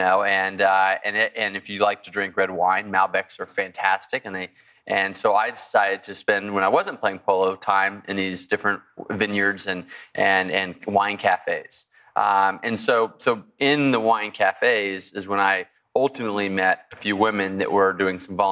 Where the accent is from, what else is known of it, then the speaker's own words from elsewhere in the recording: Texas, United States; I grew up in Texas, had ridden horses before.